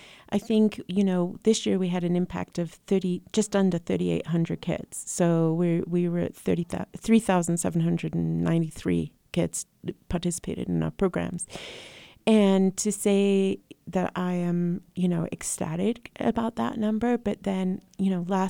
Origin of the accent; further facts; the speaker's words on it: Wales, United Kingdom; now in United States; so I grew up in Wales, which sometimes you can hear my accent, sometimes you can't.